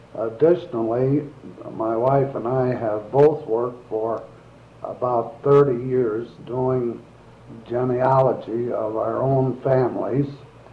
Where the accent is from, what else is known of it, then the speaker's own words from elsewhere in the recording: New York, United States; accent: Central New York; they were married and moved to Central New York in 1842. So that my accent is Central New York rather than New England.